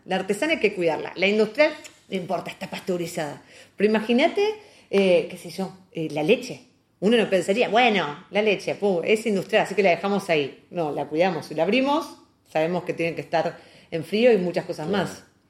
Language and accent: Spanish; Argentina; Soy de Argentina, lo pueden ver por mi acento.